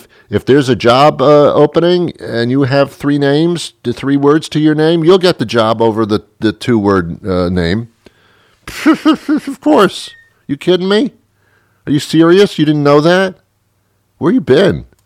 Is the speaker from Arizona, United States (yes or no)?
no; Teaneck, New Jersey, United States; Oh, yeah. I was brought up in Teaneck.